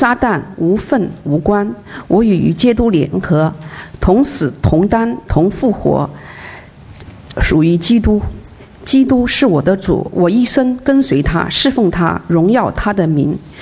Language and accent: Chinese; China; 我呢在中国未接触神以前呢基本上没什么信仰，从小在学校接受无神论和进化论的教育，从来都认为所谓的上帝是不存在的